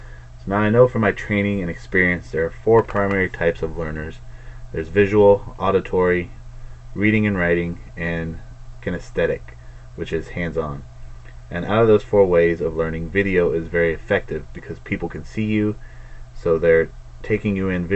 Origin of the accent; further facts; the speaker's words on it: Indiana, United States; I was born and raised in Indiana, and I left for the Air Force basic training 3 months after my 18th birthday.